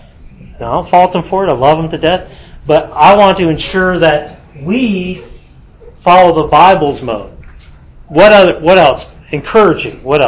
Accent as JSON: {"language": "English", "region": "Texas", "country": "United States", "tie": "born or raised there", "said": "growing up in West Texas, being around the real men's men"}